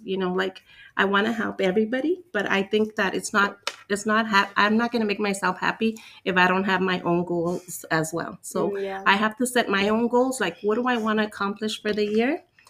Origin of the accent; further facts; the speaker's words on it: Boyle Heights, California, United States; I grew up in Boyle Heights. So I think it would be like something with Boyle Heights involved or, you know, the community.